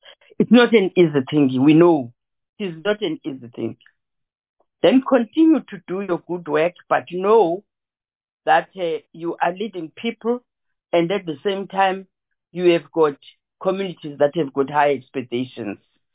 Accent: Eastern Cape, South Africa; I come from the Eastern Cape. I still want to hear, have you arrived in the Eastern Cape?

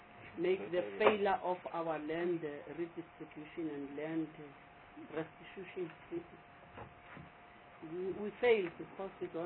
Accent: Mpumalanga, South Africa; I'm from Mpumalanga, she's from Limpopo.

